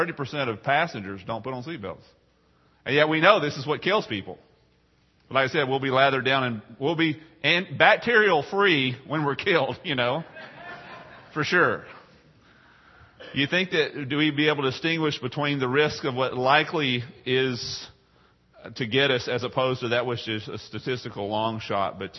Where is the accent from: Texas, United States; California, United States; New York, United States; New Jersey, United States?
Texas, United States; I grew up in East Texas, on the border of Louisiana, in the Piney Woods. I grew up in a town very similar to Port Isabel as far as size, as far as location, on the bay, on a river, lots of water everywhere.